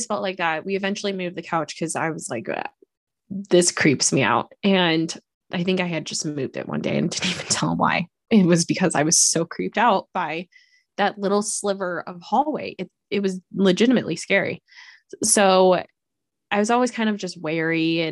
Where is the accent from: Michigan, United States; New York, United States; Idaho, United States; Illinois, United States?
Idaho, United States; He has guns. We're from Idaho.